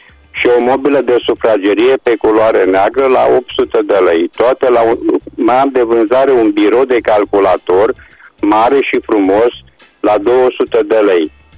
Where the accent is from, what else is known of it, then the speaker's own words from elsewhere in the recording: Reșița, Caraș-Severin, Romania; sunt din Reșița